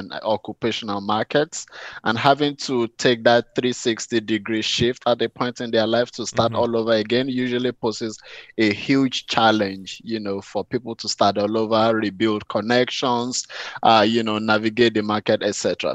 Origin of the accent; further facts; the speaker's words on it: Lagos, Nigeria; moved away as an adult; now in Canada; and 7 years ago, I moved to Canada. I was born and raised in Nigeria, and I live most of my life on the streets of Lagos.